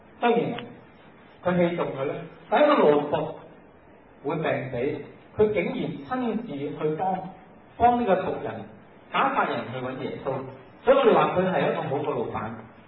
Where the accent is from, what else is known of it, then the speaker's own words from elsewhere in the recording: China; 我哋中國人做即係出賣國家就叫漢奸啊嘛